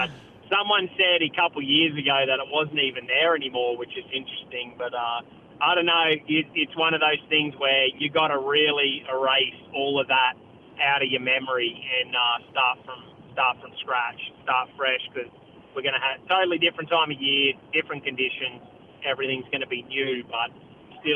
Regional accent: Australia; We sort of had our own personalities, I guess, in Austral

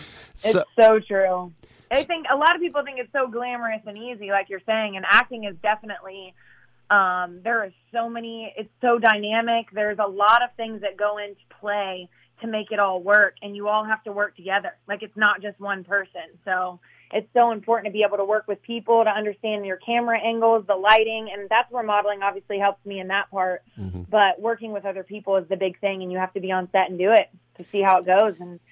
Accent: Midwest, United States; And I'm a homebody. I come from the Midwest.

